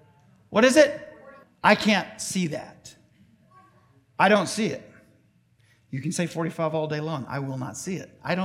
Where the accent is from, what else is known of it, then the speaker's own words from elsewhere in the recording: Memphis, Tennessee, United States; also born or lived in Casey, Mississippi; I said I grew up in Memphis. Part of my time in Memphis was in a rural area called Casey, Mississippi.